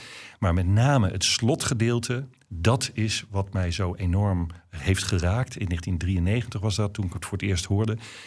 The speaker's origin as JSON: {"language": "Dutch", "town": "Haren", "region": "Groningen", "country": "Netherlands", "tie": "born or raised there", "said": "het gezin waar ik opgegroeid ben in Klein Koppen aan de Rijksstraatweg 255A in Haren."}